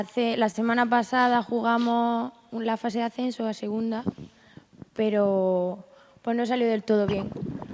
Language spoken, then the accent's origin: Spanish; Jaén, Andalusia, Spain; born there; now in Roquetas de Mar, Spain; Yo nací en Jaén.